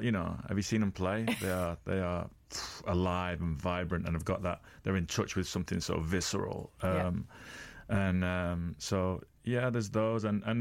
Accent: Sheffield, Yorkshire and the Humber, United Kingdom; we're just kids from Sheffield, man.

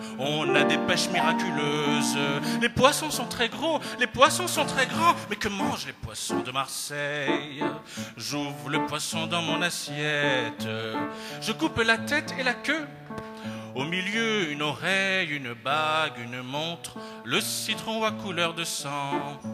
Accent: Libreville, Estuaire, Gabon; moi je viens du Gabon, de Libreville, la capitale économique du Gabon.

